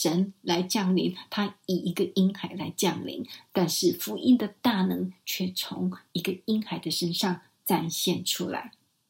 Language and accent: Chinese; Mexico; Chinese is a second language; 那你知道我是墨西哥来的，我是这个拉丁美洲裔的人